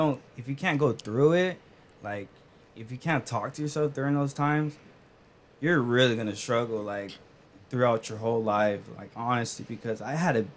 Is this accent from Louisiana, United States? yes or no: no; Stockton, California, United States; like I'm from Stockton, you know, and like my family is very, very humble.